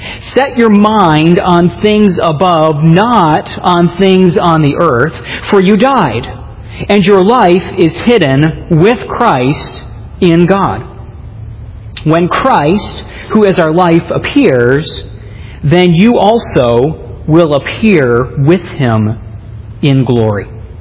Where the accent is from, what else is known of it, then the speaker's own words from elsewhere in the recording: Maine, United States; now in Phoenix, United States; Where I grew up in Maine, autumn was typically September, October. By middle of October, the leaves were off the trees and you were looking forward to winter.